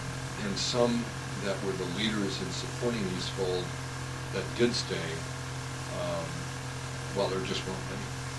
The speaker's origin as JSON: {"language": "English", "region": "Washington", "country": "United States", "tie": "born or raised there", "also_born_or_lived": "North Dakota", "said": "I was born in Jamestown, or in Linton."}